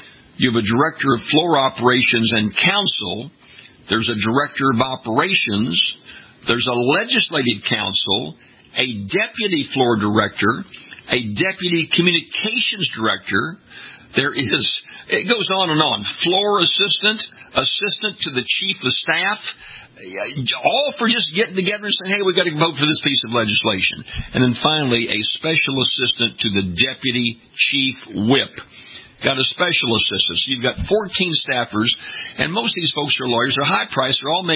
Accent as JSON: {"language": "English", "region": "Louisiana", "country": "United States", "tie": "born or raised there", "said": "most of which were not even people from my home state. So there's not a lot of focus from these folks who are coming back home to Louisiana."}